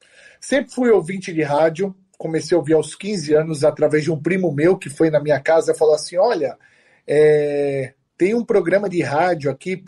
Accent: São Paulo, Brazil; eu sou de São Paulo, capital. Nasci nessa cidade, que eu amo demais

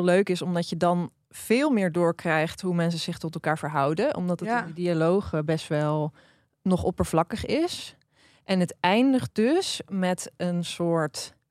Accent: Drenthe, Netherlands; want ik ben opgegroeid in Drenthe. Naar die zomeravonden.

